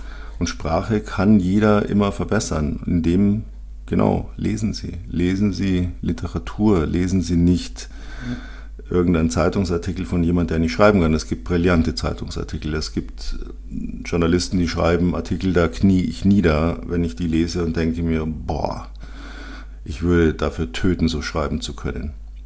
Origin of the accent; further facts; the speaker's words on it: Bavaria, Germany; accent: Bavarian; ich bin zweisprachig aufgewachsen, ich habe Hochdeutsch gelernt, ich kann aber auch Bayerisch Dialekt perfekt reden. Und wenn jemand mit mir hier in Bayern bayerisch redet